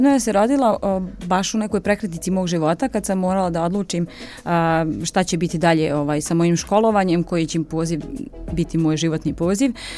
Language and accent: Serbian; Srbac, Republika Srpska, Bosnia & Herzegovina; now in Gradiška, Bosnia and Herzegovina; često kažu da smo mi Srpca kao neka sekta, a ja volim da se našalim da jesmo, da zapravo mi smo tamo baš svi složni